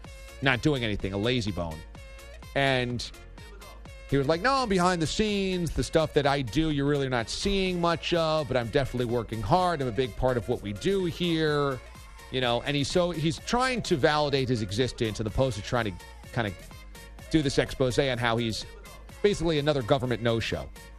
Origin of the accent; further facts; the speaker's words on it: Warwick, New York, United States; Upstate New York, Warwick, New York. My hometown! This crook is living in my hometown basically 5 days a week going fishing and hunting.